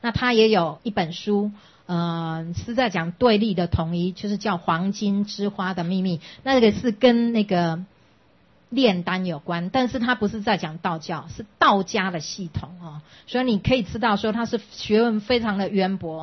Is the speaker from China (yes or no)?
no; Taiwan; 所以这就是为什么你我会出生在这个台湾，就是我们在台湾共同生活